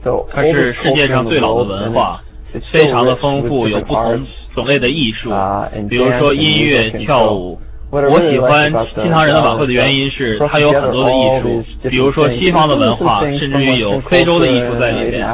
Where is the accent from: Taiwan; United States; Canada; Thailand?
United States; California; now in New York, United States; 我在加州出生并成长，我在洛杉矶上学，学电脑专业。